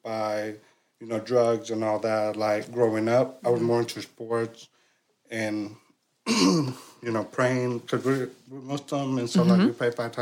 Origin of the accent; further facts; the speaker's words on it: California, United States; I grew up in California, but I have six older brother. I'm the seventh.